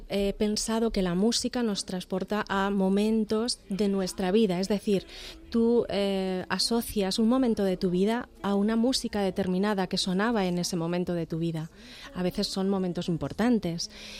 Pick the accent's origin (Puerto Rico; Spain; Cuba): Spain; Ciudad Real, Castilla-La Mancha; Sí, yo soy de Ciudad Real, sí.